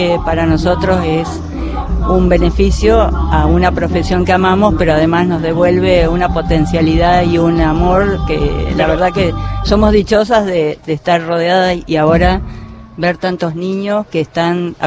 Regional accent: Córdoba, Argentina; Soy del sur de la provincia de Córdoba, de la Bulash, y me vine a estudiar y, bueno, hice toda la carrera de enfermería acá y después ya me quedé a trabajar.

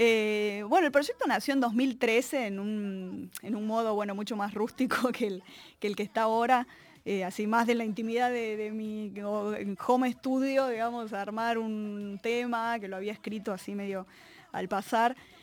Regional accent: Tucumán, Argentina; yo soy tucumana y crecí escuchando cumbia

